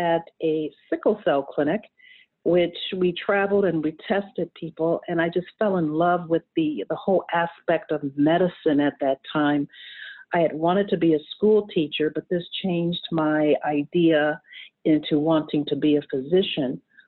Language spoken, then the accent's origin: English; Michigan, United States; Well, I grew up in Michigan. My mother was a school nurse, and my father had never-ending education.